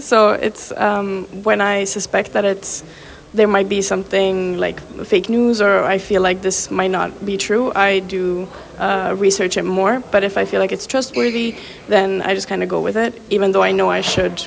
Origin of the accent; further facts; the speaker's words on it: Finland; Well, I'm from Finland, so we very much like trust the government media